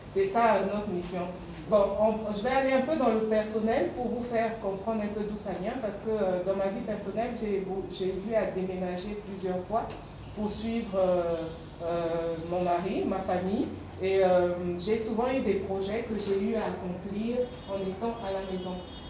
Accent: Mali; Parce que … c'est dans ma langue. Je viens du Mali à l'origine. Maintenant, je suis camerounaise. Mais je viens du Mali à l'origine.

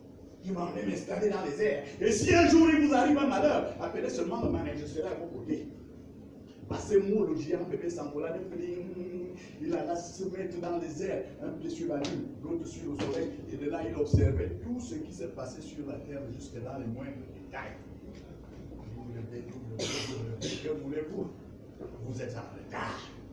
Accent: Cameroon; Il est venu chez nous, chez nous, au Cameroun.

